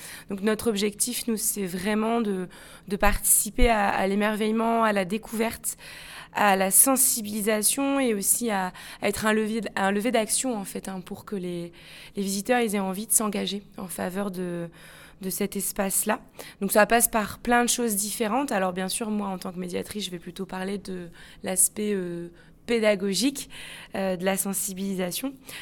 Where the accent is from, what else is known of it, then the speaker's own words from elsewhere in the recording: Lille, Hauts-de-France, France; je suis originaire de Lille. J'ai eu 31 ans, là, il n'y a pas très longtemps. J'ai fait mes études à Lille, à l'Université de Lille. J'ai une licence en écologie des populations. Et ensuite, je suis arrivée sur la Côte d'Opale, à Vimereux